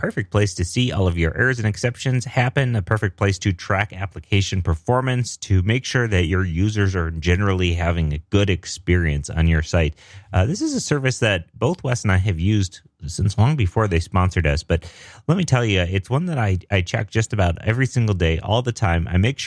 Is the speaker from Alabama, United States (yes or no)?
no; Denver, Colorado, United States; I'm a developer from Denver, Colorado